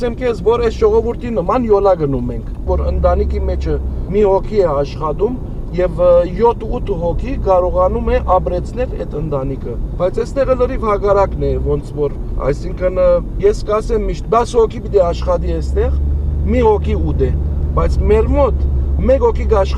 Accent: Syria; now in Armenia; Բայց շատ ժամանակ, որ մեզ ոստիկանությունը գանգնեցնում էր և իմանում էր, որ սիրիահայ ենք

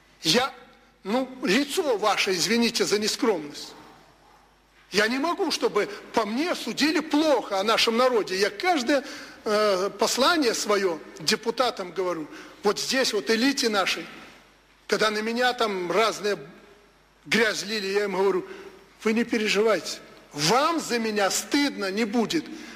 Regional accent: Belarus; И во имя этого мы, белорусы, готовы работать.

